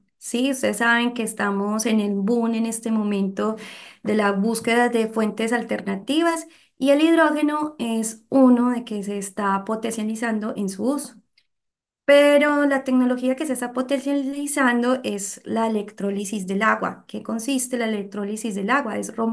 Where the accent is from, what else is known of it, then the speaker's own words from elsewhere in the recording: Colombia; now in Chillán, Chile; Soy colombiana, estoy estudiando un doctorado en recursos hídricos y energía para la agricultura en la Universidad de Concepción, en el campus Chillán. Entonces, por ende, vivo en Chillán.